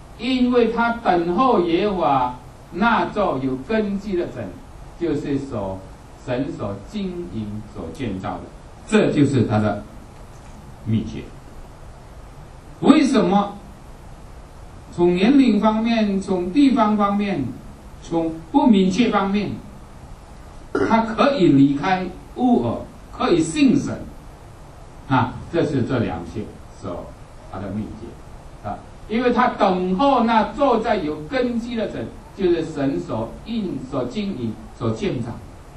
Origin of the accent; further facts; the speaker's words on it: China; now in United States; 我们从中国来